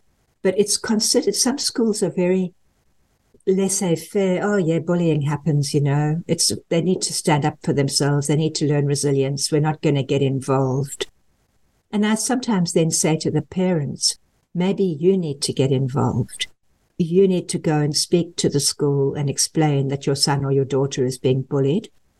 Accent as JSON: {"language": "English", "country": "South Africa", "tie": "born or raised there", "said": "we grew up in South Africa where sport is a very high part of your acceptance in the culture."}